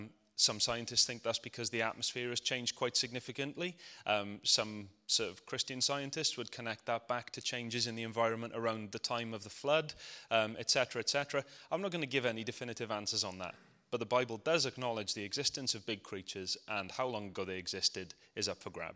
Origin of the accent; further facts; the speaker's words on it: Tredegar, Wales, United Kingdom; I know I'm from Tredegar, and I know I'm easily challenged